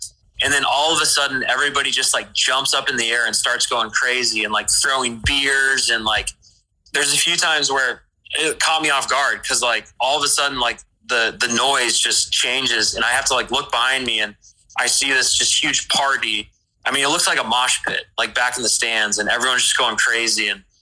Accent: Kansas City, Missouri, United States; In terms of the barbecue, that's a sensitive subject for me, 'cause I'm coming from Kansas City

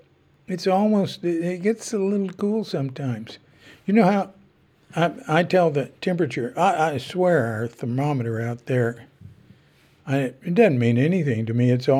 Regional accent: Texas, United States; moved away; where I grew up in Texas in the summer

